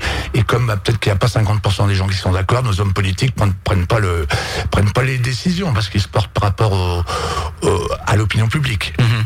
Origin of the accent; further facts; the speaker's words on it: Brittany, France; moi je suis breton à la base, donc on va jusqu'au bout des choses